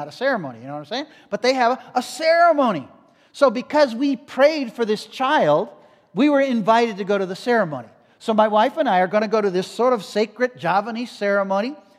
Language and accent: English; United States; As growing up in America, I thought pizza was one of the five basic food groups, right?